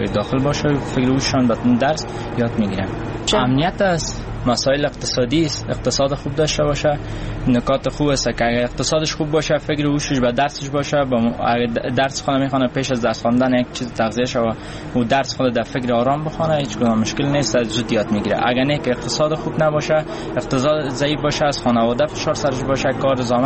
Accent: Kabul, Afghanistan; از کابل هستم.

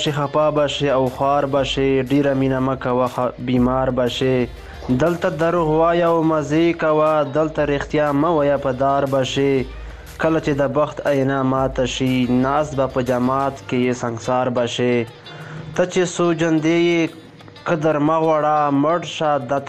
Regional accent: Bannu, Khyber Pakhtunkhwa, Pakistan; د پاکستان بنو زیلی څخه یم

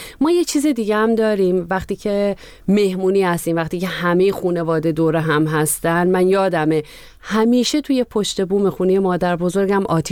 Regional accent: Iran; moved away; میکردم که ما ایران هم بودیم این سنت کرسی دیگه داشت کم کم رو به فراموشی میرفت، خیلی کم بودن.

